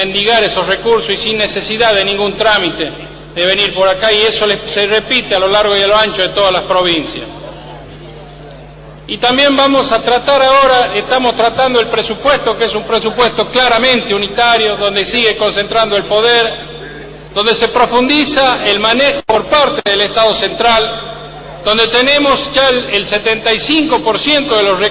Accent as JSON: {"language": "Spanish", "region": "La Rioja", "country": "Spain", "said": "no están las soluciones adecuadas que necesitamos como riojanos."}